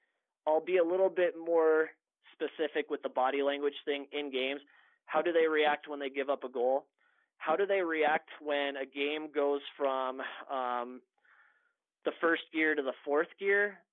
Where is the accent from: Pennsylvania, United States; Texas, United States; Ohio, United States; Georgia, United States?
Texas, United States; I mean, look, I'm from Texas and I never played pro hockey in my life